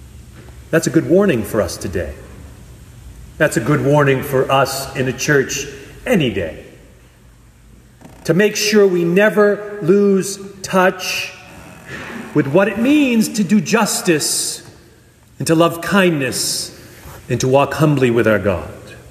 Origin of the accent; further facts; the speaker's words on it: Worcester, Massachusetts, United States; When I grew up in Worcester, in the central part of the state, long before there was Walmart or Costco or BJ's, there was Spags.